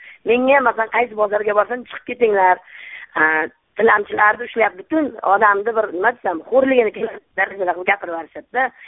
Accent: Samarkand, Samarqand Region, Uzbekistan; Samarqand.

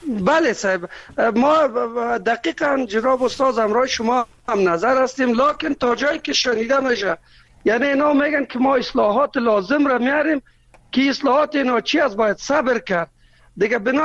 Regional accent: Kabul, Afghanistan; ما که از کابل هستم

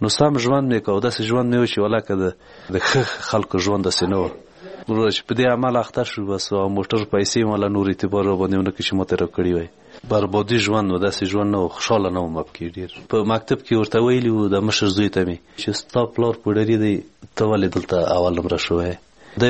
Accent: Parwan, Afghanistan; د پروان د ولایت یمه، د غوربند ولسوالۍ.

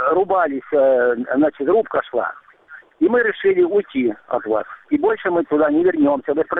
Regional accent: Ukraine; Я сирий украинец.

